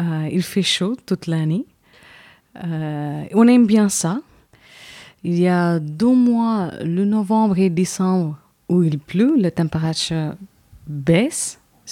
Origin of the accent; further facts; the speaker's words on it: South India, India; French is a second language; Oui, je viens du sud de l'Inde, voilà, pas loin de Pondichéry, qui est ancien comptoir français.